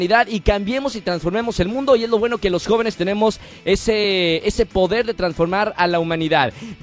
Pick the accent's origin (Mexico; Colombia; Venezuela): Mexico